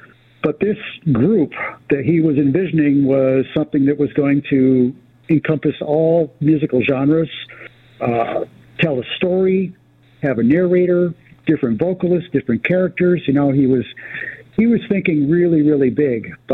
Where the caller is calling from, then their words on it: Omaha, Nebraska, United States; We are calling from Omaha, Nebraska.